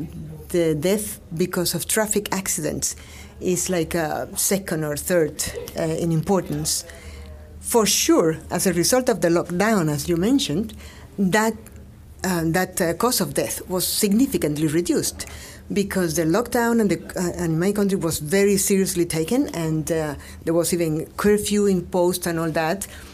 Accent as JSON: {"language": "English", "country": "Dominican Republic", "said": "I come from the Dominican Republic, for instance, where the pandemic was not too dramatic, but still it was."}